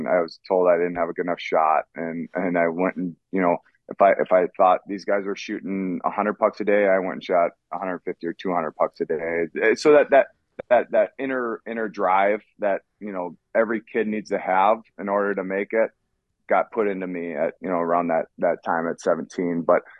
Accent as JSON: {"language": "English", "region": "Minnesota", "country": "United States", "tie": "born or raised there", "said": "Well, just so happened my hometown team, Minnesota Wild, was one of them."}